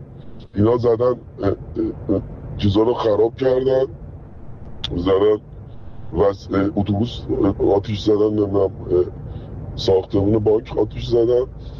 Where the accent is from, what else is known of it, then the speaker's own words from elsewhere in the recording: Iran; اینجا زندگیمونه، اینجا به دنیا آمدنمونه